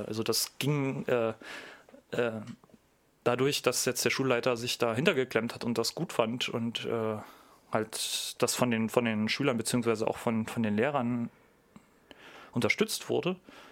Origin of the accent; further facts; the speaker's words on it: Berlin, Germany; Also ich komme ja selber aus der Ecke Berlin-Nordost